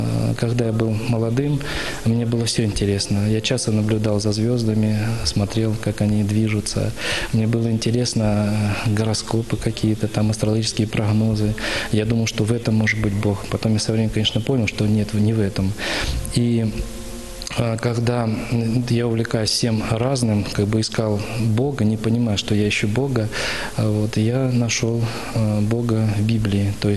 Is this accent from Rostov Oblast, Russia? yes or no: yes; Vyoshenskaya, Rostov Oblast, Russia; Родом я с Ростовской области, Ростов-на-Дону. Воспитывался в станице Вешенской, это Донское казачество. Там в 98 году я пришел в храм Божий юношей и принял крещение.